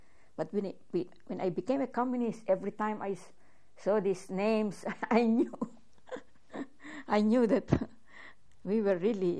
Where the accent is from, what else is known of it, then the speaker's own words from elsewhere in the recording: Philippines; I become proud of being a Filipino, proud of being brown